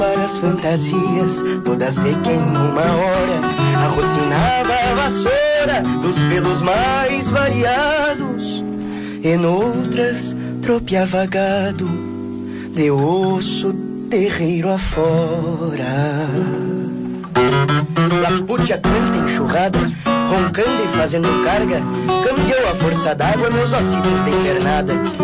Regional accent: Urubici, Santa Catarina, Brazil; now in Florianópolis, Brazil; eu sou de Urubici, na Serra Catarinense, fui morar em Florianópolis.

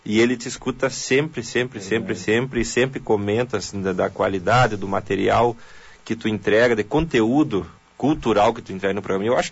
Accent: São Luís Gonzaga, Rio Grande do Sul, Brazil; que é um irmão da minha terrinha lá de São Luís Gonzaga, missioneiro, né, da pura cepa

